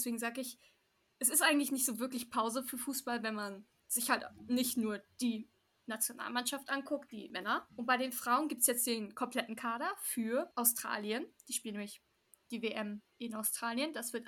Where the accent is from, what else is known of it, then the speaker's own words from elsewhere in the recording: Dortmund, North Rhine-Westphalia, Germany; Ich gebe jetzt keinen kleinen Applaus, weil ich bin Dortmunder.